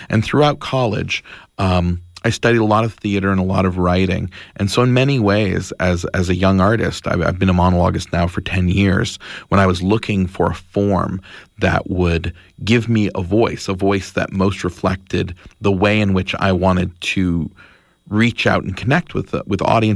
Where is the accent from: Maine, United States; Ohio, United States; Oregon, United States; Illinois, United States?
Maine, United States; Well, I grew up in Maine, and there are a lot of storytellers there.